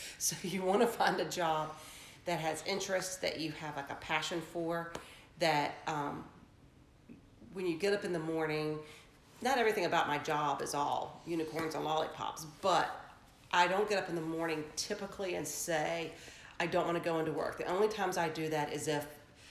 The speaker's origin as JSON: {"language": "English", "town": "Smithfield", "region": "Virginia", "country": "United States", "tie": "born or raised there", "said": "He grew up in Suffolk, I grew up in Smithfield"}